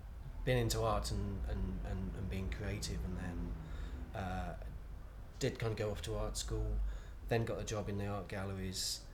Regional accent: Cardiff, Wales, United Kingdom; I'm 36, and I'm from Cardiff.

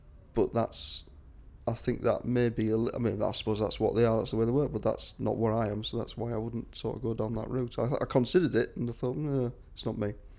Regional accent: Stockton-on-Tees, North East England, United Kingdom; now in York, United Kingdom; I'm 45, 46 in November, and I'm originally from Stockton Tees, but now I live in York.

